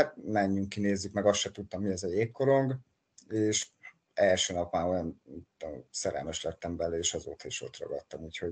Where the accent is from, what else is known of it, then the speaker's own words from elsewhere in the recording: Beloiannisz, Fejér, Hungary; én egy kis görög faluba nőttem fel Belojanisba, és általános iskola másodikos voltam, amikor elvitt anyukám Dunaújvárosba